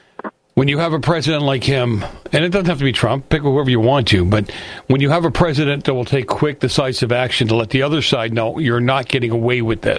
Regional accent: Boston, Massachusetts, United States; I grew up in Boston. I mean, and in Boston, right? In the tenement buildings, in the old warehouses that were turned into apartment buildings.

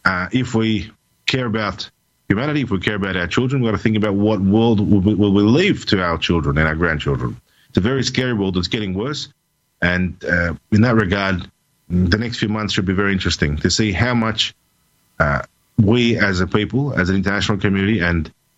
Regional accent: Australia; born there; But I was born in Australia as an Australian citizen. Luckily for me, I've got Russian heritage

